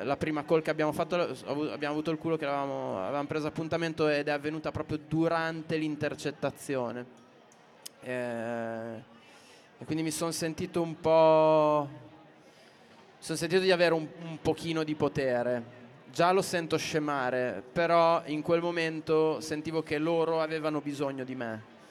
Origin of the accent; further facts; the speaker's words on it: Sasso Marconi, Emilia-Romagna, Italy; a Borgo Nuovo, dove sono cresciuto, a Sasso